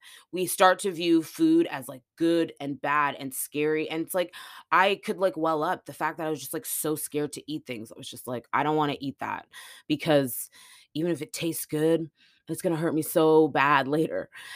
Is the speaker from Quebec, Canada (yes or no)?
no; Edmonton, Alberta, Canada; born there; now in Toronto, Canada; I live in Toronto, but I was born in Edmonton. It is one of the northernmost metropolitan cities in the world.